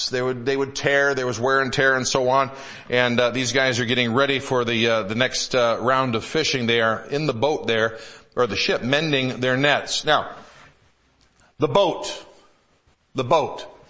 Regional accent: Michigan, United States; I grew up in Michigan.

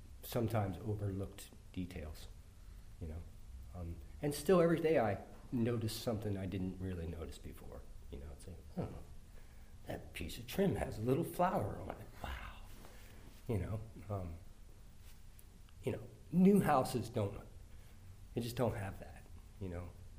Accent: Pennsylvania, United States; moved away as an adult; also born or lived in Washington, D.C.; I am originally from Pennsylvania. I moved to the Washington, D.C. area when I was 21.

